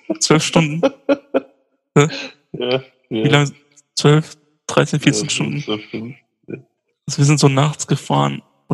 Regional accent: Mainz, Rhineland-Palatinate, Germany; Ich bin ja aus Mainz

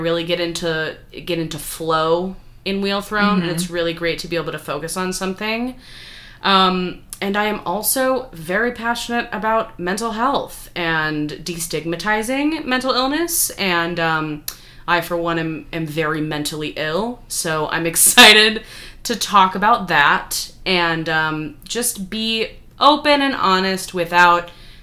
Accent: Kansas, United States; now in Brooklyn, United States; I am originally from Kansas. I very recently moved to Brooklyn, New York

